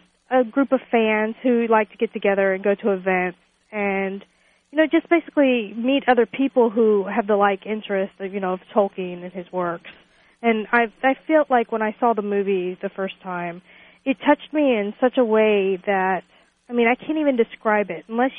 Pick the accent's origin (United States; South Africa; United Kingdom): United States; Texas; born there; I was born in Texas.